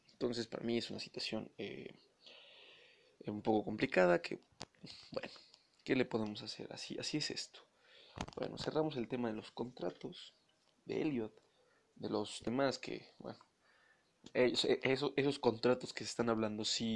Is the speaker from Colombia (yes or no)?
no; San Francisco, California, United States; Yo soy de San Francisco, soy 49er.